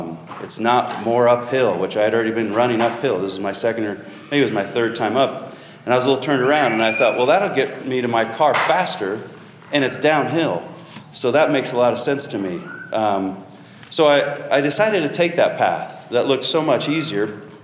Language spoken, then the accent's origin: English; Missouri, United States; But I grew up in Missouri for the most part and learned to love the Cardinals, so I've got that going for me too. I've lived in Utah now for about 20 years